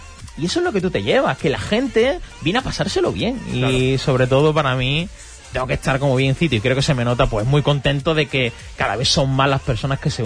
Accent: Moguer, Andalusia, Spain; Y yo soy de Moguer

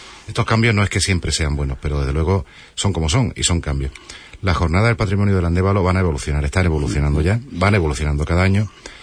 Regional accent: Andalusia, Spain; Pero presumo también de toda la provincia de Huelva. Estoy súper orgulloso de ser onubense.

